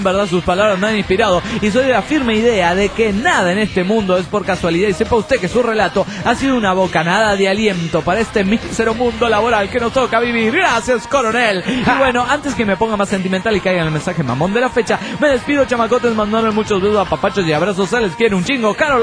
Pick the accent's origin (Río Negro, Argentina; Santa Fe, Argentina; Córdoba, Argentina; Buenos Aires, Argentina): Córdoba, Argentina; de Córdoba, Argentina.